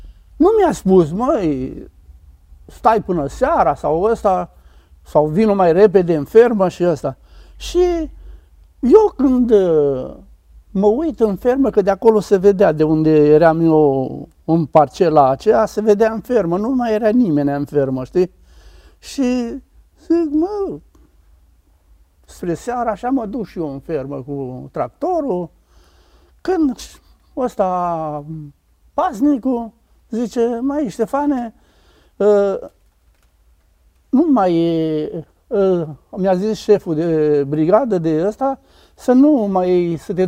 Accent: Oltenia, Romania; now in Timișoara, Romania; Eu vin din Oltenia, am venit în Timișoara.

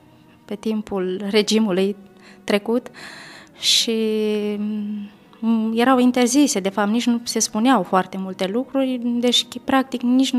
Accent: Bacău County, Romania; Sunt din județul Bacău.

